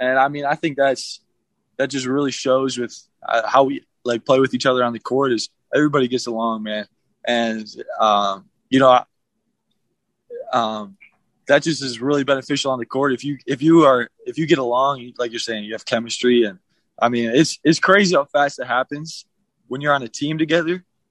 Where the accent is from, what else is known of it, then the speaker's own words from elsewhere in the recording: Midwest, United States; now in Utah, United States; I mean, obviously, I'm from the Midwest.